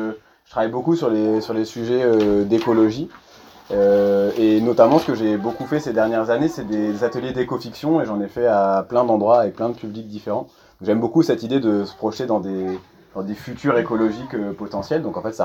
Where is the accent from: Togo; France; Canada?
France; Coutances, Normandy; Je viens de Coutances dans la Manche. Donc, je suis un enfant du bocage.